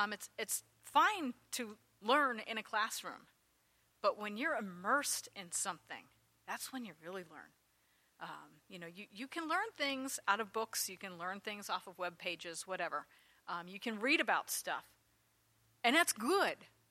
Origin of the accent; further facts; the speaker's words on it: Pennsylvania, United States; now in Snyder County, United States; I grew up in Lancaster County, and you think, well, it's 100 miles away. You know, how different could the culture be? Came up here to Snyder County